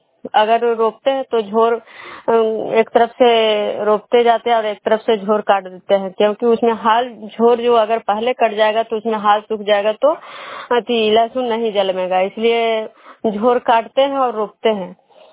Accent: Vishnupur, Bihar, India; मैं विष्णुपुर ग्राम खुजरा पंचायत नालंदा जिला नगरनौसा प्रखंड के निवासी हूँ।

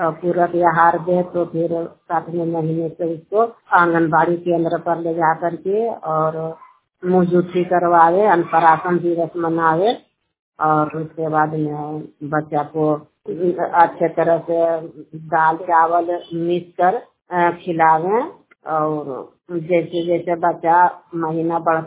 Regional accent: Balaur, Bihar, India; और मैं बलौर के रहने वाली हूँ, नादीगंज प्रखंड से हूँ, नवादा डिस्ट्रिक्ट से हूँ।

